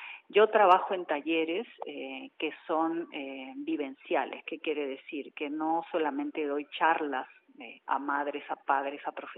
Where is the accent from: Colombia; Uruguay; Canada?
Uruguay; born there; moved away; also born or lived in Mexico; me sienten el acento y se dan cuenta que no soy de aquí. Yo nací en el Uruguay, viví 15 años en México, ahí estudié mis posgrados